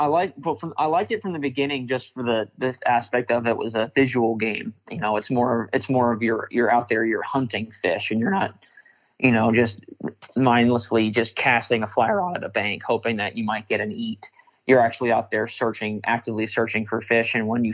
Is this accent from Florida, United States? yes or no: yes; Florida, United States; born there; I'm from Florida, is where I was born. And so I was really just used to grass carp.